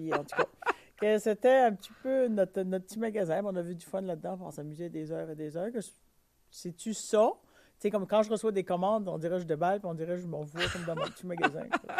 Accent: New Brunswick, Canada; accent: New Brunswick; now in Baie-Saint-Paul, Canada; Non, je viens du Nouveau-Brunswick. Ça fait 21 ans que je suis établie à Baie-Saint-Paul. Puis, c'est ça. Moi, je viens du Nouveau-Brunswick en Acadie.

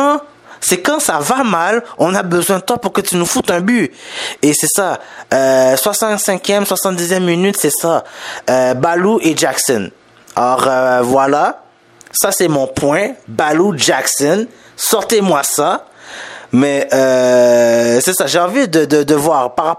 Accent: Haiti; je suis haïtien, donc il faut que je mette pour mon pays aussi

